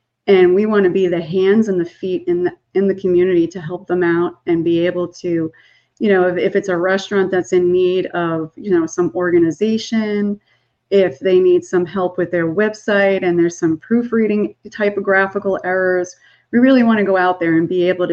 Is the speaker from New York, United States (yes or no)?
yes; Nesconset, New York, United States; We're from Long Island, part of Nesconset by the Smith Haven Mall. And we love it out here.